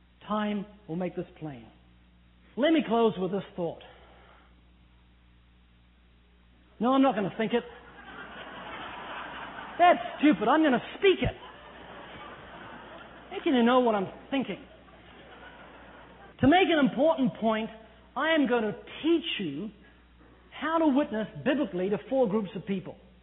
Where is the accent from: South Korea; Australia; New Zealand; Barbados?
New Zealand; now in United States; I'm originally from New Zealand, although you wouldn't know it. I've lost my accent. I've been living in California for 14 years.